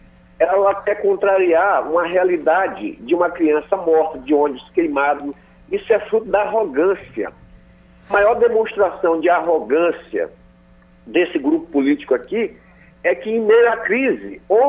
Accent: Maranhão, Brazil; Eu, como maranhense, estou rezando para todos os santos

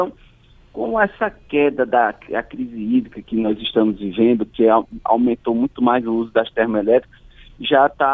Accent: Rio Grande do Norte, Brazil; Sou do Rio Grande do Norte.

